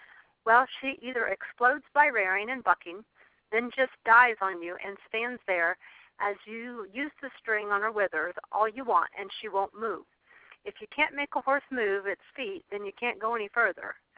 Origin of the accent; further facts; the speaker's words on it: Shirley, Indiana, United States; I'm your host this evening, and I'm from Shirley, Indiana, which is east of Indianapolis, about 30 miles.